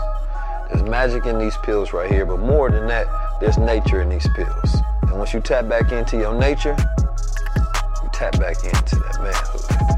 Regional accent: Oakland, California, United States; born or raised there; also born or lived in St. Louis

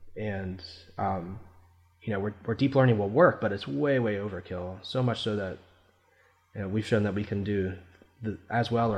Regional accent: Columbus, Ohio, United States; So he was hired, this gentleman was hired by Ohio State, which is was my hometown at the time, Columbus. I was in the Ohio Air National Guard.

